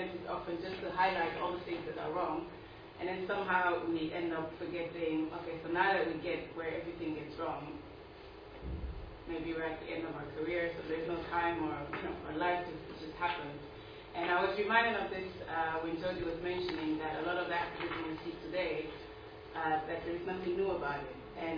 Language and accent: English; Antwerp, Flanders, Belgium; So I am from Antwerp, from the Flemish part of Belgium myself. I was born there, I grew up there